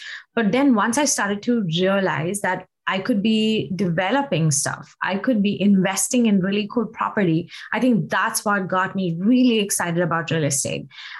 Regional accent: India; moved away as an adult; now in United States; So I was born and raised in India, and I moved to the US in 2006. I had a pretty rich career in fashion merchandising back in India. And so when I moved to the US and moved to Seattle

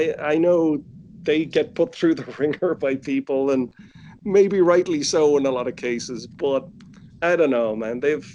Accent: Ireland; now in Los Angeles, United States; I'm in Los Angeles, but I'm Irish.

